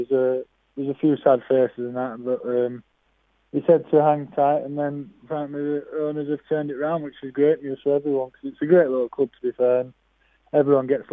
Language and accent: English; Huddersfield, Yorkshire and the Humber, United Kingdom; So, but I'm from Huddersfield and I live in Huddersfield.